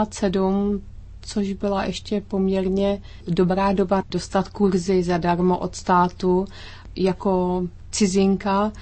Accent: Finland; Czech is a second language; jsem z Evropy

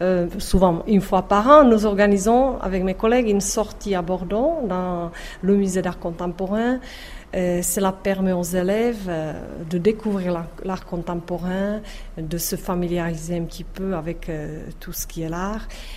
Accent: Czechia; French is a second language; now in France; parce qu'on est loin de la République tchèque, mais on est toujours tchèque.

